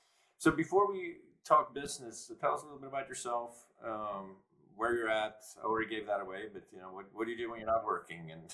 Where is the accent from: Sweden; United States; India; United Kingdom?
Sweden; I'm Swedish, born and raised, and you know, that stuff doesn't go out in my blood.